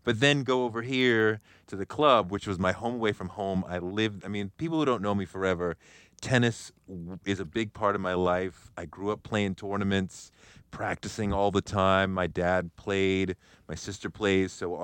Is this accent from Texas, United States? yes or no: no; Randolph, Massachusetts, United States; No, I grew up in Boston in a town called Randolph, suburb of Boston. Went to school in Milton, famous old high school called Milton Academy.